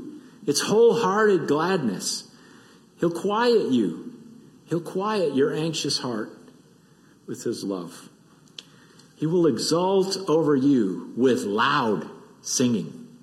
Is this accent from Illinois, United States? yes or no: no; Michigan, United States; Growing up in Michigan, Christmas often meant cold and snow and hot chocolate and playing games together in the house with my brother and sister and mom and dad